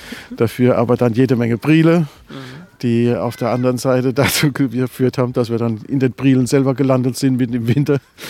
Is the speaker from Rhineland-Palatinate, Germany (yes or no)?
yes; Rhineland-Palatinate, Germany; Wir beide kommen aus der Südpfalz und sind seit vielen Jahren hier auf Föhr, immer wieder zur Osterzeit.